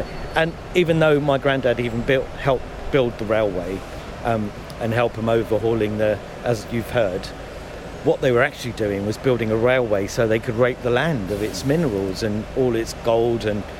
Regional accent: Leeds, Yorkshire and the Humber, United Kingdom; born there; I was born in Leeds. Here, UK. Where did your parents come from? And I go, oh, they're from Kenya.

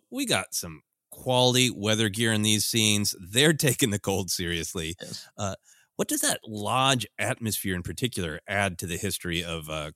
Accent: Minnesota, United States; This taps into this great part of winter that I have fond memories of in growing up in Minnesota, which is the respite.

